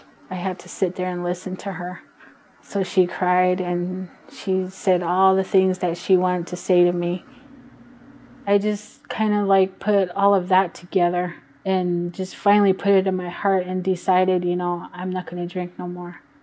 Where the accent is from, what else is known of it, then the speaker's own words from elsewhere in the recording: Howell Mesa, Arizona, United States; also born or lived in Redlands, California; And I was born in Redlands, California, and was raised in Howell Mesa, Arizona.